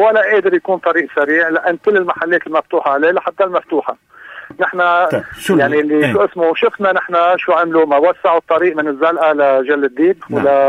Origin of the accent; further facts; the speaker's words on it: North Governorate, Lebanon; now in Beirut, Lebanon; انا مثلا اولادي قالوا لي ما نطلع شمال انا شمالي